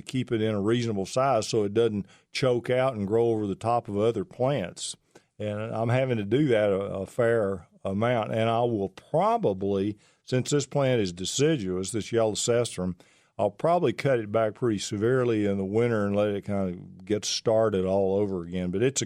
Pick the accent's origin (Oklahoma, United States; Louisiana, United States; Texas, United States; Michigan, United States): Texas, United States; Pittsburgh; You're from my original part of the world. You know, I'm from Pittsburgh, Texas, not too far away.